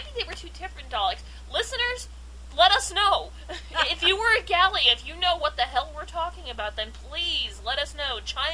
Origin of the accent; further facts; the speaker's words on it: Tarzana, California, United States; I'm actually native here, born in Tarzana. I really, like, I never left the valley.